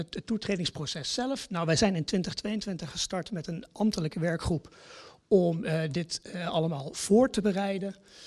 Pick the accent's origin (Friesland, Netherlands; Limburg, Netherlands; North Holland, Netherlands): Limburg, Netherlands; Houthem; Ik ben opgegroeid in Houtum zelf.